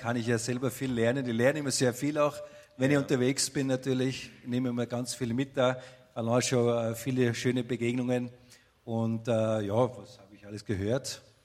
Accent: Schladming, Styria, Austria; Jahrgang 75, ganz wichtig. Und bin auch dort in Schladming geboren, wo die Arbeit auch ist, der Tauernhof. Also ich bin Eingeborener sozusagen dort

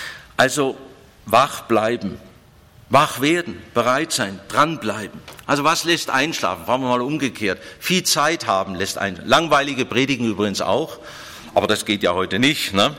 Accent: Ulm, Baden-Württemberg, Germany; bei uns in Ulm in der Schule, deswegen ist es auch die schönste Stadt, bei uns in der Schule, da gab es oft Fehlalarm

